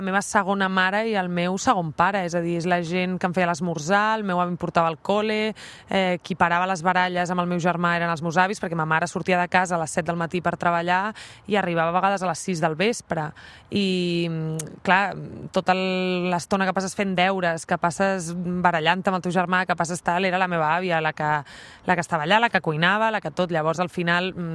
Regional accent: Catalonia, Spain; accent: Catalan; crec que tinc accent català, no tant en la dicció, sinó en la cançó que fem.

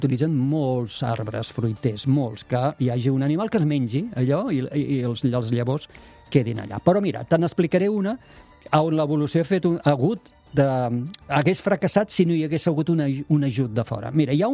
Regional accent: Tarragona, Catalonia, Spain; born there; jo sóc nascut a Tarragona, com saps, i a més tinc tots els meus cosins són del Serrallo, i per tant família de pescadors

